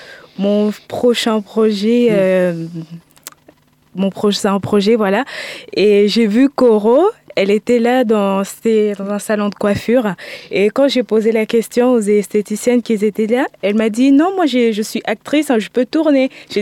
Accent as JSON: {"language": "French", "region": "Kinshasa", "country": "DR Congo", "also_born_or_lived": "Nice / Paris", "moved": "yes", "lives_now": "France", "said": "Voilà. Je viens de Congo Kinshasa. J'habite en France à peu près depuis plus de 10 ans."}